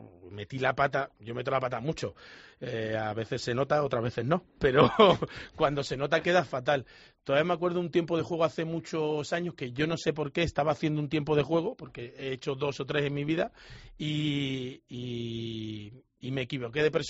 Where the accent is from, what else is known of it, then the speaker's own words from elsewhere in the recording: Jerez de la Frontera, Andalusia, Spain; moved away as an adult; now in Madrid, Spain; De Jerez. Soy de Jerez. Me vine con 18 años para estudiar y ya me quedé.